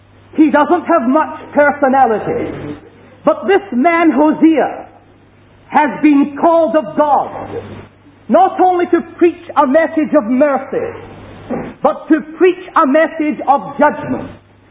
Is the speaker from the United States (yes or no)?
no; Scotland, United Kingdom; And being Scottish, perhaps I'll act as the middle link tonight.